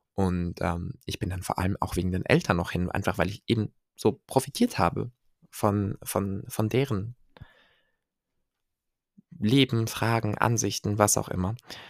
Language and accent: German; Switzerland; Aber ich fand es auch irgendwie als Schweizer sehr relatable.